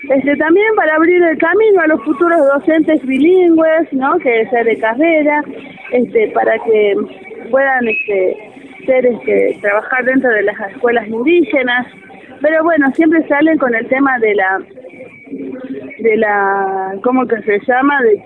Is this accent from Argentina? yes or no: yes; Argentina; A nosotros siempre nos hablan de igualdad, de que de somos argentinos, ¿no?